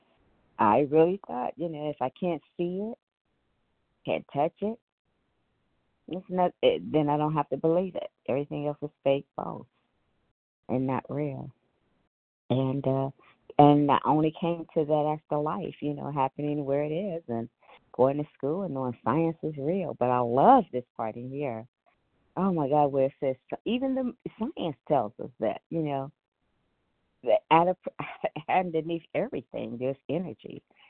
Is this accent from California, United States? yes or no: no; Ohio, United States; and I am from Ohio.